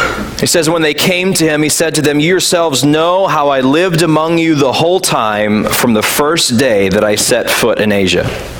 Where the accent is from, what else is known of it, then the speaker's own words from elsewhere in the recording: the South, United States; also born or lived in West Virginia; I grew up in the South, so I could recognize a Southern accent, but I couldn't quite place this one.